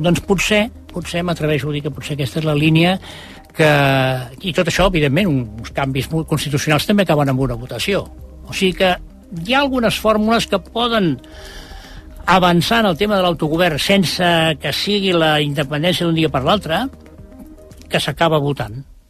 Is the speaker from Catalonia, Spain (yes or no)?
no; Andalusia, Spain; Catalan is a second language; no sé si és perquè sóc andalús